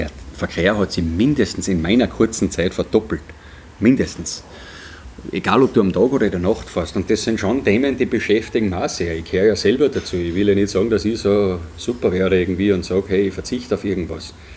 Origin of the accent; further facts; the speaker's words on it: Styria, Austria; bin mitgezogen worden auf der Planei oben aufgewachsen am Fastenberg